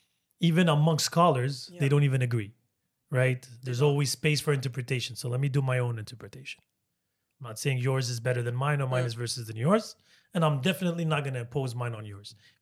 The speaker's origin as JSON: {"language": "English", "town": "Portland", "region": "Oregon", "country": "United States", "tie": "born there", "said": "I was born in Portland, the most West white-esque state, Oregon"}